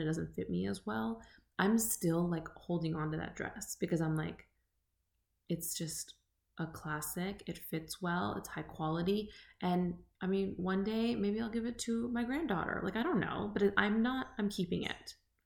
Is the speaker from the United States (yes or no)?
yes; California, United States; I went to Sac State, which was an hour from home. I'm from the Bay Area.